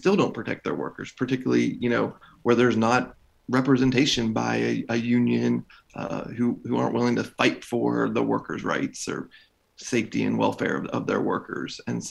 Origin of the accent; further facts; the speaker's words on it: West Virginia, United States; Being from West Virginia, you know, where we're 100 years from Blair Mountain just last week or whatever.